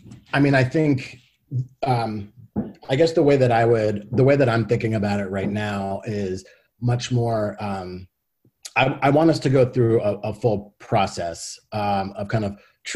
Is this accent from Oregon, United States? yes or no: no; Burlington, Vermont, United States; also born or lived in Texas; So like, I was born in Texas. I was adopted, moved to Burlington, Vermont, very white state, two white parents.